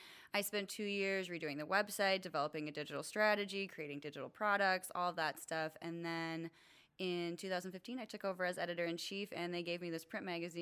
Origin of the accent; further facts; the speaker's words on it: Wisconsin, United States; now in California, United States; I am a transplant to California. I grew up in Wisconsin.